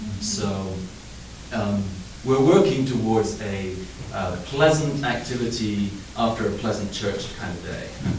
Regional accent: England, United Kingdom; And I grew up in England

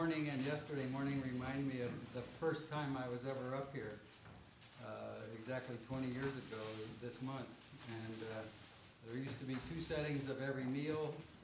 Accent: Valparaiso, Indiana, United States; I'm from Valparaiso, Indiana

